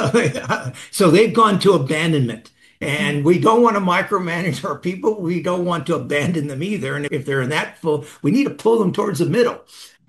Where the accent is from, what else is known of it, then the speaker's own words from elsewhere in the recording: Las Vegas, Nevada, United States; Now, I grew up in Las Vegas, young guy in Las Vegas, a crazy town, and I had a crazy attitude.